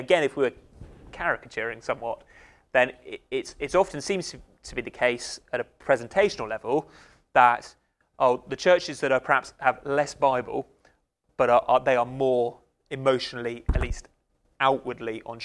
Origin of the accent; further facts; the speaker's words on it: United Kingdom; whilst we've got the sort of theoretical stereotype of stiff upper lip and we don't show any emotion, we're British and all the rest of it